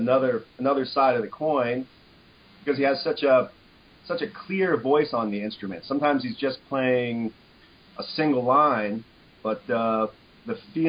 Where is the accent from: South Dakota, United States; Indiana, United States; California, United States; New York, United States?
Indiana, United States; Indianapolis; I'm actually from Indianapolis, and which is also where Wes is from.